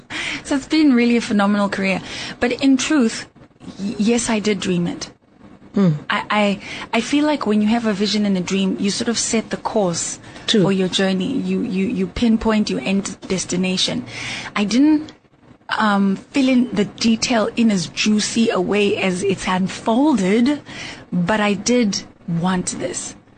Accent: Daveyton, Gauteng, South Africa; I grew up in Daveyton, which is in the east of Johannesburg in Ekurhuleni.

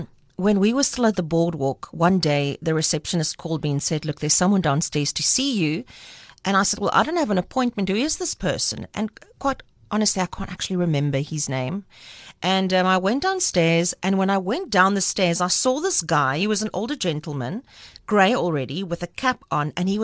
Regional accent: South Africa; first language af; English is a second language; And all of a sudden, Afrikaans being my first language.

